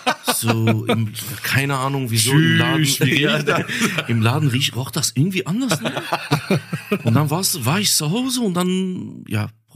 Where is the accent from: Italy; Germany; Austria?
Germany; Dorsten, North Rhine-Westphalia; Genau, ich komme aus Dorsten.